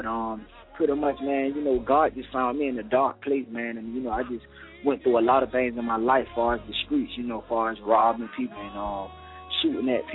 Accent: Jacksonville, Florida, United States; Well, you know, man, I'm from Jacksonville, Duval County, and pretty much me, I was not born and raised in the church at all.

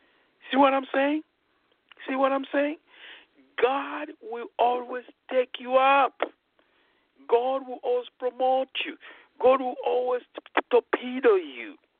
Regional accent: Zambia; first language Bemba; English is a second language; Well, that's Bemba. That's my mother tongue, in a sense.

